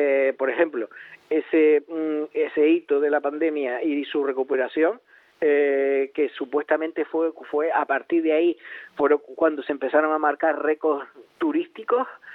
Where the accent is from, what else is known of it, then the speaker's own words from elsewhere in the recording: Canary Islands, Spain; en mejorar nuestra vida como canarios